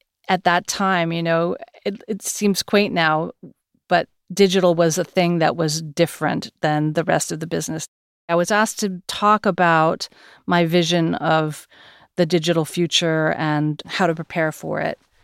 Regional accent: Los Angeles, California, United States; After I was at Princeton, I moved back to my hometown of Los Angeles, and I got a job in the entertainment industry.

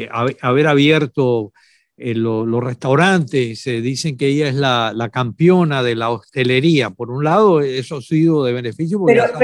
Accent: Cuba; Los cubanos éramos muy españoles, lo somos muy españoles en mi familia.

